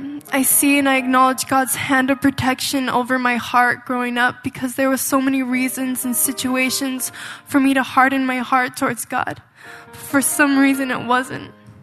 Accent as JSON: {"language": "English", "region": "Chihuahua", "country": "Mexico", "tie": "born or raised there", "said": "I was born and raised in Chihuahua, Mexico, in a small polygamous community of fundamental Mormons."}